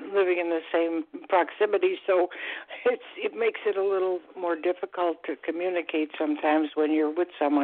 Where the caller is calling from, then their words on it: Florida, United States; I'm calling from Florida.